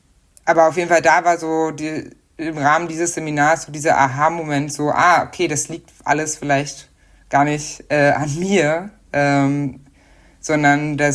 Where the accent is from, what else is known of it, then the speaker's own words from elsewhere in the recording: Magdeburg, Saxony-Anhalt, Germany; Und ich bin aufgewachsen in Magdeburg